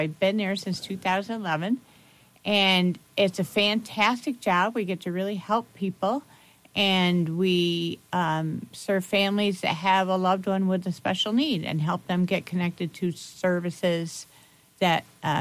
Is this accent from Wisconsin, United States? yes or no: no; Franklin, New York, United States; also born or lived in Sidney; I was born in Sydney, moved to Franklin, mostly grew up in Franklin